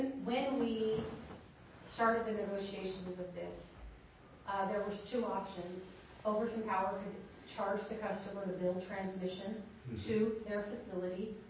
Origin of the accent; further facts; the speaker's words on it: Nevada, United States; well, I'm a redneck from Northern Nevada.